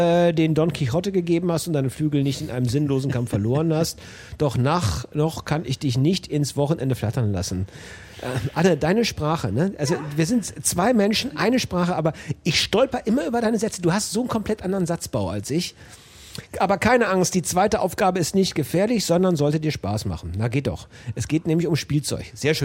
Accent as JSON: {"language": "German", "country": "Germany", "said": "Ich bin ja quasi als Wessi zugereist."}